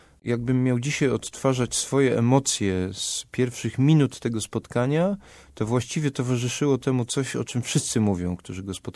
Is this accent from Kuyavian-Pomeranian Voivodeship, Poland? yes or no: yes; Bydgoszcz, Kuyavian-Pomeranian Voivodeship, Poland; also born or lived in Toruń; urodziłem się w Bydgoszczy i mieszkałem w Bydgoszczy do 12 roku życia. Potem kolejny tuzin to był Toruń. Dopiero trzeci etap to jest ten krakowski. Tak to wygląda, ale rzeczywiście tak, Bydgoszcz jest bardzo, bardzo mi bliska.